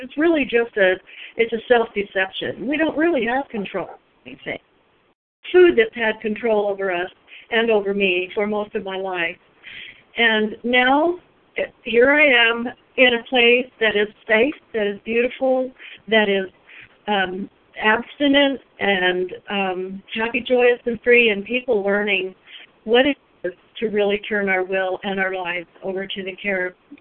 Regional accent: Arizona, United States; I'm from Arizona, but I'm sitting here in Minnesota with seven other beautiful women at Poor Retreat.

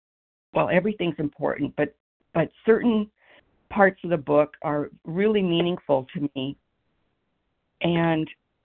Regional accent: Philadelphia, Pennsylvania, United States; from Philadelphia, and I am a sugar addict.

